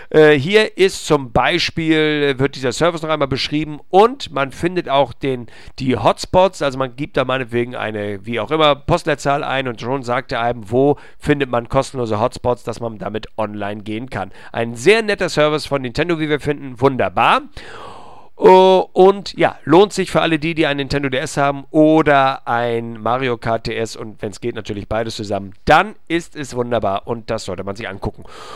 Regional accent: Hamburg, Germany; wir natürlich haben uns als Hamburger für den Hamburger Sportverein entschieden

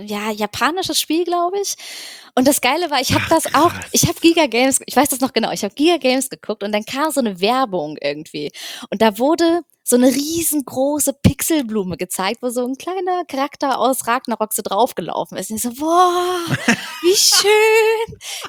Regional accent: Magdeburg, Saxony-Anhalt, Germany; Berlin geboren, Magdeburg groß geworden. Magdeburg ist halt echt nicht groß so.

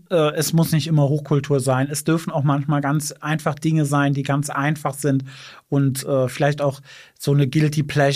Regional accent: Bitburg, Rhineland-Palatinate, Germany; Ich komme aus Massolda. Das ist ein kleiner Stadtteil von Bitburg. Das sind 400 Einwohnerdorf. Meine Familie kommt daher seit vielen Generationen und ich bin da aufgewachsen. Sehr behütet

